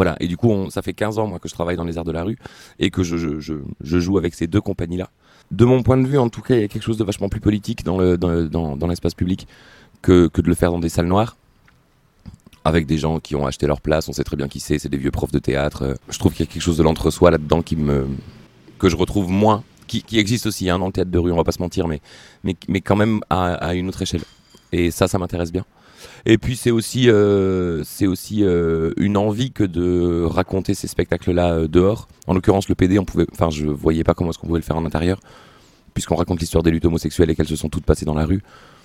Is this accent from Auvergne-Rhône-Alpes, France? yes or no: no; Bordeaux, Nouvelle-Aquitaine, France; Moi je suis originaire de Bordeaux. À Bordeaux j'ai fait la fac d'art du spectacle, j'ai fait le conservatoire de Bordeaux et après je suis parti à Lyon